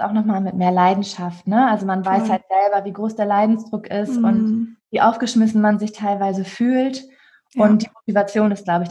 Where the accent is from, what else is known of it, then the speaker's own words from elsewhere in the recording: Hamburg, Germany; ich bin 27 Jahre jung. Ich komme aus Hamburg, also bin geboren und groß geworden in Hamburg und immer noch stolze Hamburgerin.